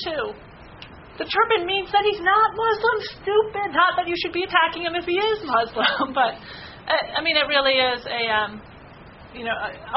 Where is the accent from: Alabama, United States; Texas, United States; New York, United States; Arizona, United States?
New York, United States; you're embarrassed about as both a New Yorker and as an American